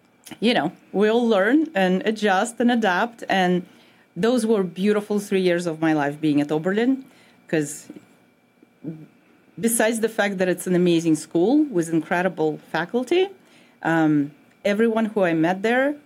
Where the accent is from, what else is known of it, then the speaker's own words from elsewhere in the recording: Saint Petersburg, Russia; English is a second language; now in United States; I grew up in St. Petersburg, Russia